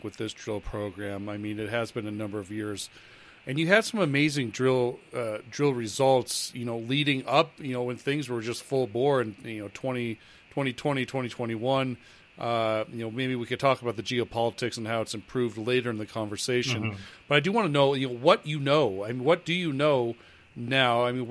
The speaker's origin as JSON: {"language": "English", "region": "Nebraska", "country": "United States", "said": "He's not in Colorado, but he is a Nebraskan, and so I got a little respect for Nebraskans, as I'm also from Nebraska."}